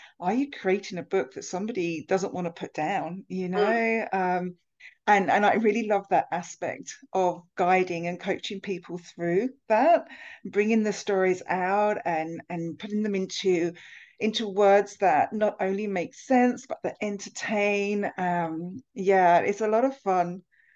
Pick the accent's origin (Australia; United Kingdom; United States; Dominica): United Kingdom; South East England; Oh, I grew up in Southeast England, a stone's throw from London.